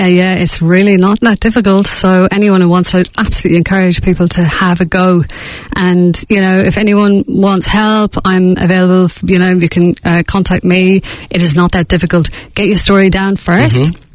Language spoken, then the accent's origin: English; Clonmala, Ireland; my hometown, Clonmala